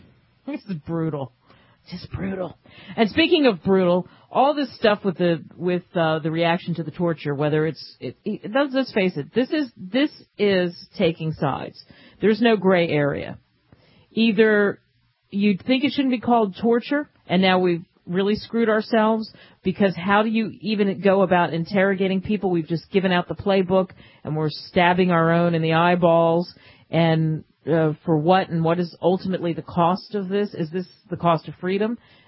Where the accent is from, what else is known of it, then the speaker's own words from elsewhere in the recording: Philadelphia, Pennsylvania, United States; and I grew up in Philadelphia, and I'm a huge Flyers fan